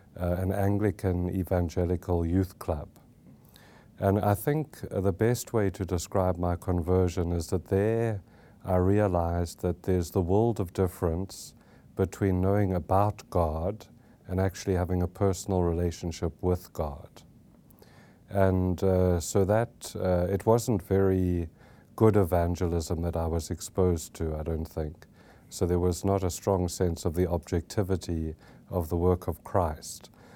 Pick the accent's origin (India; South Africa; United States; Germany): South Africa; Well, I grew up in South Africa, which I think is very significant for my journey. And I grew up in a nominally Christian home.